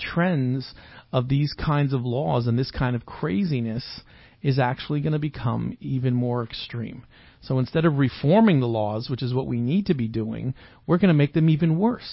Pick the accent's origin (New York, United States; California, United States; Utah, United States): New York, United States; You forget, Tom, I grew up in New York, and I know what a crazy person Trump is, okay?